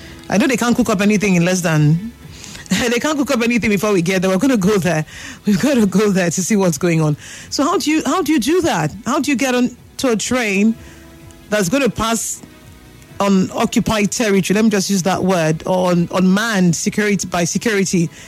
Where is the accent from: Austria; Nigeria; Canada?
Nigeria; We're Nigerian.